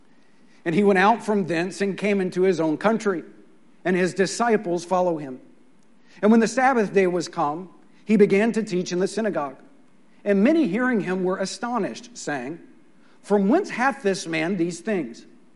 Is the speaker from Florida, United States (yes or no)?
no; Midland, Texas, United States; I was invited to my hometown of Midland, Texas, to preach a revival meeting there.